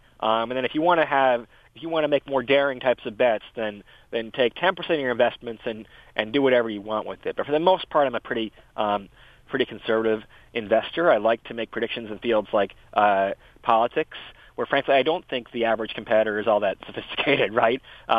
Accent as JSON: {"language": "English", "region": "Michigan", "country": "United States", "tie": "born or raised there", "said": "I did grow up in Michigan. I grew up in the Midwest, so you still have the kind of tradition of it's kind of your church as you kind of watch football on Sundays no matter what."}